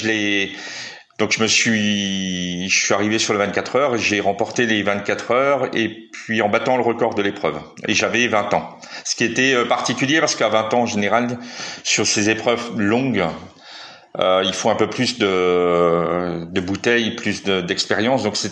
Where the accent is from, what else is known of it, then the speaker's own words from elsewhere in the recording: Metz, Grand Est, France; je suis natif de Metz, donc dans l'Est de la France.